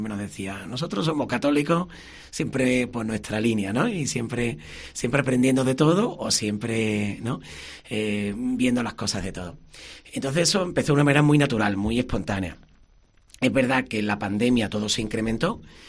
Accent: Rociana, Andalusia, Spain; born there; now in Seville, Spain; yo desde pequeño, me ha encantado que nombres mi pueblo natal, Rociana, aunque después mi familia pues compró casa en Sevilla y ya nos vinimos con mucho cariño.

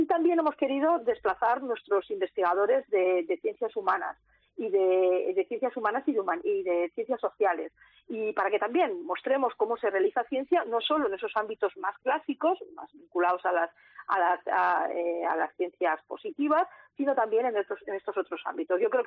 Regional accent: Castilla-La Mancha, Spain; Yo, por ejemplo, que soy manchega y suelto también, bueno, pues mis cosas de manchega

